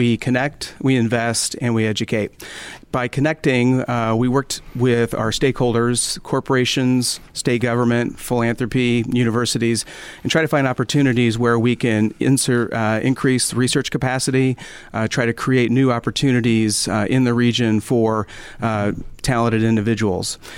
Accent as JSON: {"language": "English", "town": "St. Louis", "region": "Missouri", "country": "United States", "tie": "born or raised there", "said": "I grew up in St. Louis and in Louisville."}